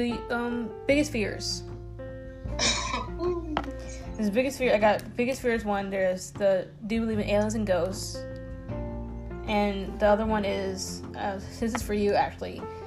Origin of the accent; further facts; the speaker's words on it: England, United Kingdom; Yes, I am English.